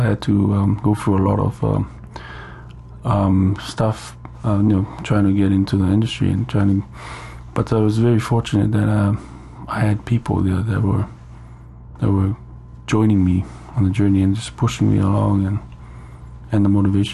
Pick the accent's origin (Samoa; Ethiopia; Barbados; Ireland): Samoa; especially growing up in Samoa.